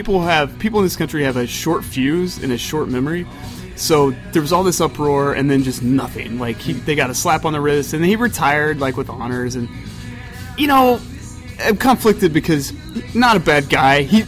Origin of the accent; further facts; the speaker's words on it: Rushville, Illinois, United States; I'm originally from, I'm from a place where it's on the way to nowhere. Oh, yeah. It's called Rushville, Illinois.